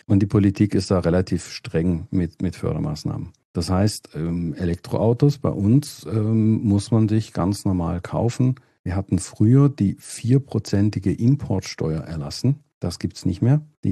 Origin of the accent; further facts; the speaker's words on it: Germany; now in Switzerland; Ich sage dann immer, ich komme ja ursprünglich aus Deutschland, also auf andere Seite der Grenze ganz nah.